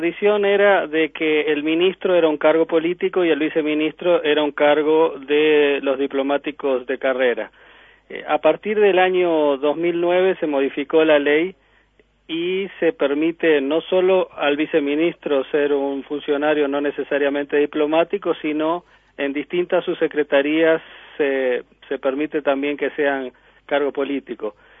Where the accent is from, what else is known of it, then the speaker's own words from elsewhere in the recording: Uruguay; now in Ecuador; en este momento podría ser más ecuatoriano que uruguayo en ese sentido, pero me siento tan ecuatoriano como uruguayo.